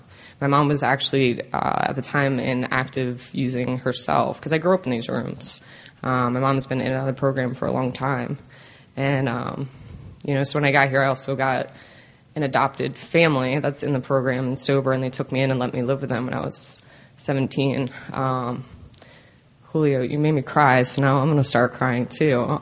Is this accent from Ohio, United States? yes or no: no; Maryland, United States; So, I'm from Maryland. If you know where Maryland people are sitting, they're right here.